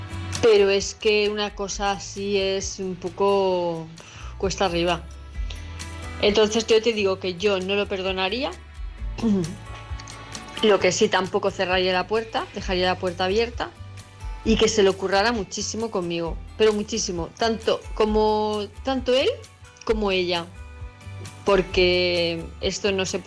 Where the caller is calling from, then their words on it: Palma de Mallorca, Balearic Islands, Spain; de Palma de Mallorca